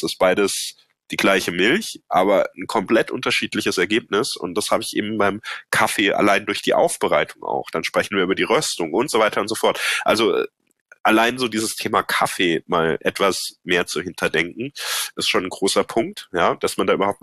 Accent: Baden-Württemberg, Germany; Ja, ich komme ja aus dem Badischen ursprünglich

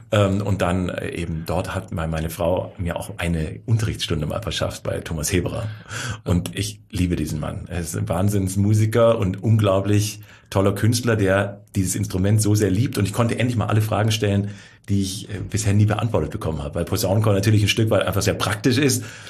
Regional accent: Böblingen, Baden-Württemberg, Germany; born there; Genau, geboren in Böbling.

